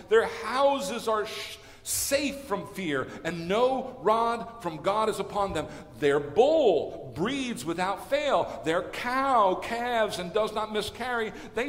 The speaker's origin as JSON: {"language": "English", "region": "Missouri", "country": "United States", "tie": "born or raised there", "said": "he's an artist in my hometown in Missouri"}